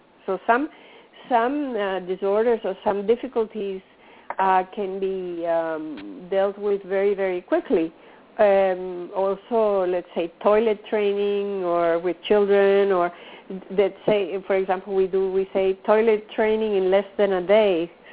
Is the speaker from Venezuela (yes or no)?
yes; Venezuela; since I am from Venezuela, I have a Venezuelan license.